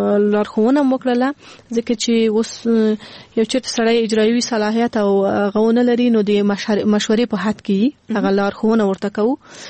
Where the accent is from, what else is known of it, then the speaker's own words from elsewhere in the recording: Afghanistan; مونږ په اول کې مونږ په خپل افغانستان کې پیدا شوی لوی سی